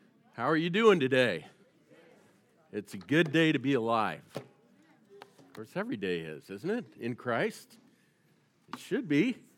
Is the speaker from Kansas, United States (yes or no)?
yes; Kansas, United States; born there; also born or lived in Georgia / Ohio / Missouri / Illinois; now in Grand Rapids, United States; I was born in Kansas. I've lived in Georgia, Ohio, Missouri, Illinois, and then Grand Rapids. But this is home. So when I was a kid, we moved all over the place, but God eventually led us here.